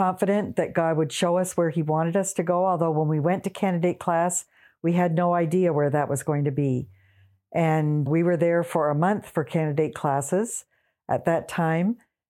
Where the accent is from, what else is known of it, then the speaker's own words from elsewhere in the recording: Oshawa, Ontario, Canada; I was born and raised in Oshawa, Ontario, Canada. And after high school, I went to Bible College in Toronto